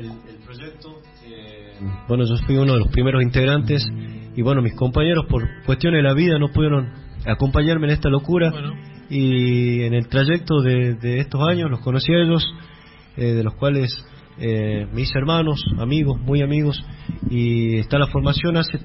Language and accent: Spanish; Salta, Argentina; Somos de Salta, del Valle de Lerma. Un lugar, un rejunte de pueblos, de ciudades.